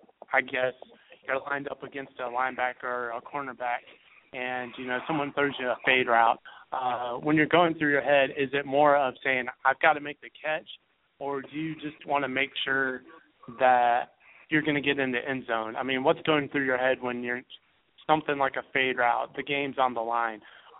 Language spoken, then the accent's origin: English; the South, United States; You know, I'm from the South, so I'm not really familiar with the North.